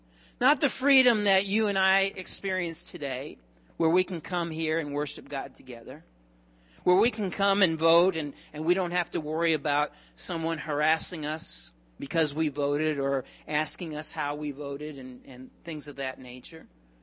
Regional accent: Taunton, Massachusetts, United States; I grew up in Taunton, Massachusetts. And Taunton's a little bit older than the United States.

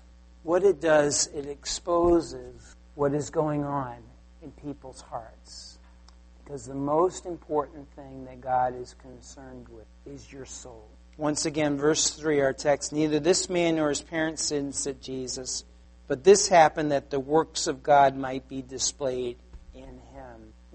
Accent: Taunton, Massachusetts, United States; the town I grew up in Taunton

